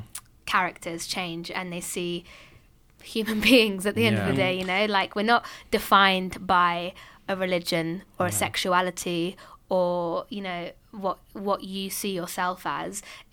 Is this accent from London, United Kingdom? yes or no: yes; London, United Kingdom; something that you've dreamed of your whole life as a Londoner.